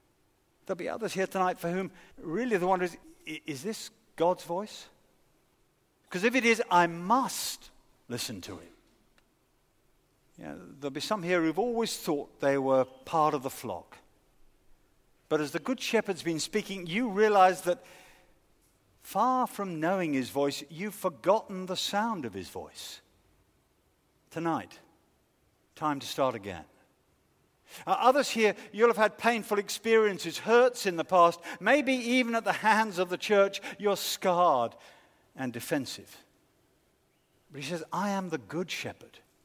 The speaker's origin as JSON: {"language": "English", "country": "United Kingdom", "said": "He's Lebanese, I'm proper Brit. You know, he's the son of a militia leader, I'm the son of a city businessman."}